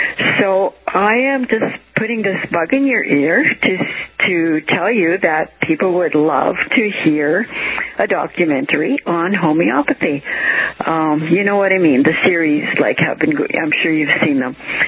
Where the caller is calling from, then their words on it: Canada; I'm calling from Canada.